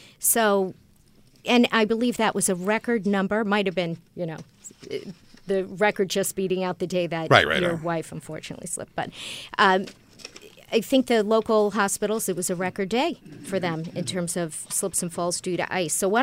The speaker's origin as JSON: {"language": "English", "town": "Buffalo", "region": "New York", "country": "United States", "said": "I'm from Buffalo originally, so I feel like"}